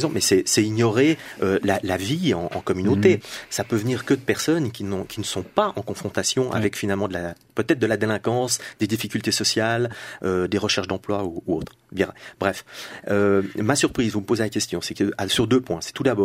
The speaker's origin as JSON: {"language": "French", "country": "Switzerland", "said": "Et puis chez nous, en Suisse, on peut le constater aussi"}